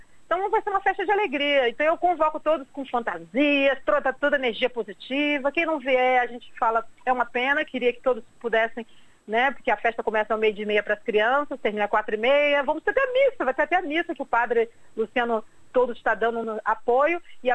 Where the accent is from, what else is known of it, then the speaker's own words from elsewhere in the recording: Rio de Janeiro, Brazil; eu sou carioca, né?